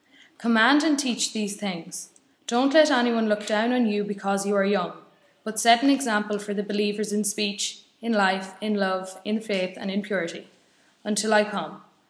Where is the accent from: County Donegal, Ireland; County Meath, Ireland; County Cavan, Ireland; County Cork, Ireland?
County Cavan, Ireland; I'm from Cavan, and I'm reading 1 Timothy chapter 4.